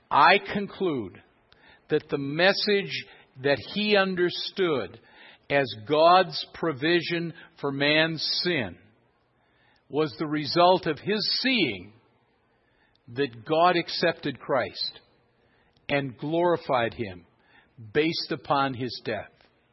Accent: Chicago, Illinois, United States; I had never heard this before in the church when I was growing up in Chicago. So when I got to Dallas Seminary, I heard about it for the first time.

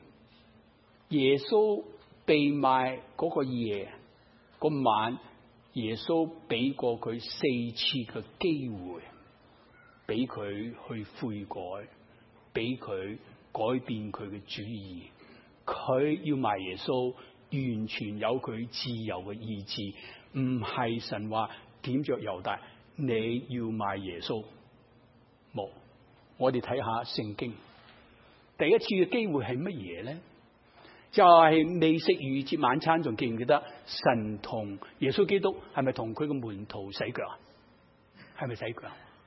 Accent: China; 我们中国人一个很出名的人毛泽东先生说一句名言

